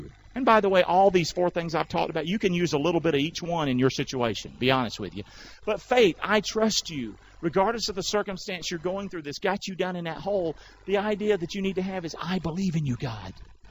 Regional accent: Rockingham, North Carolina, United States; I don't know if y'all know where I'm from. I'm from Rockingham. That's where I'm from.

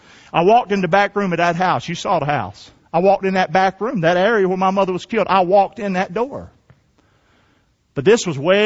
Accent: Rockingham, North Carolina, United States; That's the home that I grew up in on River Road, Rockingham.

